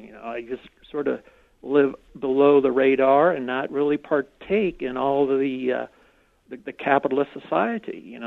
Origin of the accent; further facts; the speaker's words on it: United States; I like to say that I have every right to be arrogant, ignorant, and incredibly stupid because I am American.